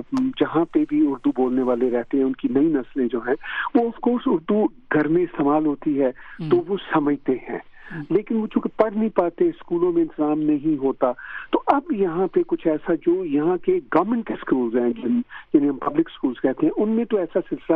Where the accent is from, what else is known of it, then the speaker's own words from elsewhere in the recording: Pakistan; now in Canada; ہم نے پاکستان میں پلا بڑا تو اردو سیکھی, اردو میں کتابیں لکھی, پنجابی میں بھی لکھی ہیں میں نے